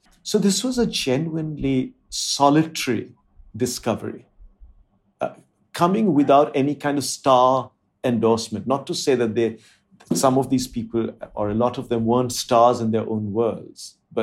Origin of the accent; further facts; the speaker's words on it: India; first language Bengali; English is a second language; The Indian languages that I spoke were my mother tongue, Bengali and Hindi.